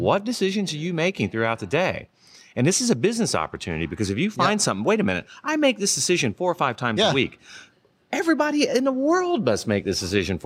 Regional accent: Kentucky, United States; Yeah. And just go there because, you know, there's no tech there. I'm from Kentucky. I can say that.

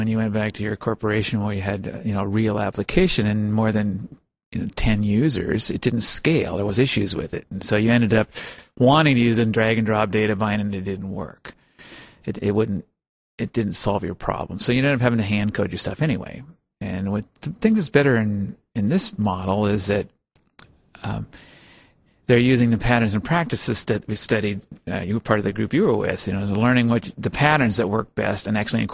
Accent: Seattle, Washington, United States; I'm from Seattle. Actually, close to Redmond, if you know where that is.

